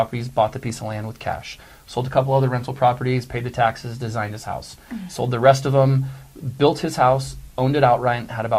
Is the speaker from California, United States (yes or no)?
yes; California, United States; So for me, when I was growing up, I grew up in Northern California